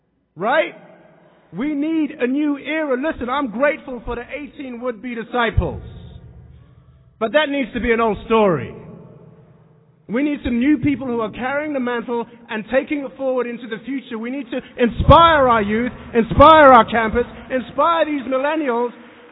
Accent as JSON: {"language": "English", "region": "England", "country": "United Kingdom", "said": "I'm English. I don't even know if the season's still on."}